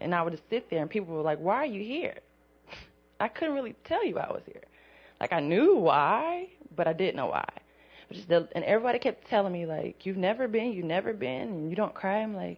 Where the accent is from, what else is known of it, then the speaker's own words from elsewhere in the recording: Dayton, Ohio, United States; I'm not from here, I'm from Dayton.